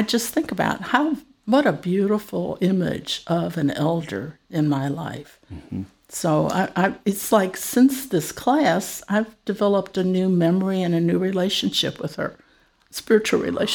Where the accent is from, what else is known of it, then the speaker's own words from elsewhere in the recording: Chicago, Illinois, United States; No, I grew up in Chicago.